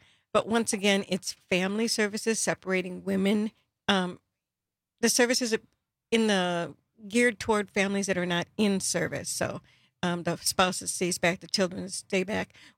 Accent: Waukesha, Wisconsin, United States; also born or lived in Texas; Well, I was born and raised in Waukesha, just a few blocks away. I was born in Waukesha Memorial Hospital.

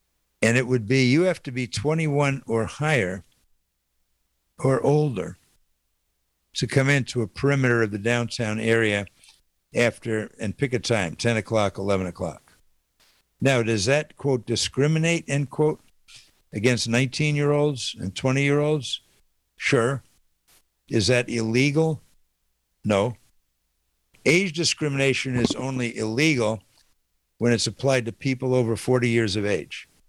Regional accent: United States; And number two, I'm an American.

